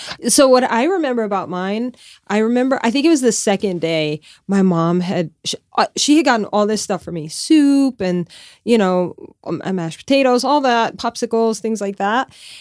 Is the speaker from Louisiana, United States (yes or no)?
yes; Louisiana, United States; Like seriously, I'm from Louisiana.